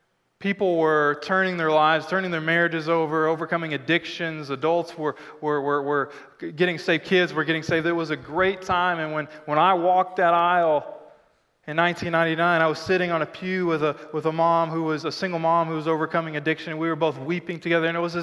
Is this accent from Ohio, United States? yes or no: no; Arkansas, United States; I'm from Arkansas. And in Arkansas, one of the things you do when you meet somebody is you try to find the common relationship.